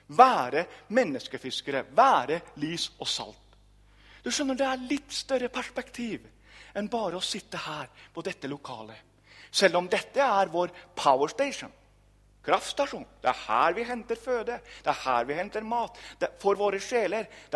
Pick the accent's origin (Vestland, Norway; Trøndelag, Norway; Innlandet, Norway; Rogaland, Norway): Trøndelag, Norway; now in Sørlandet, Norway; Det er ikke så mange år siden jeg kom fra Trøndelag. Det var i 2000.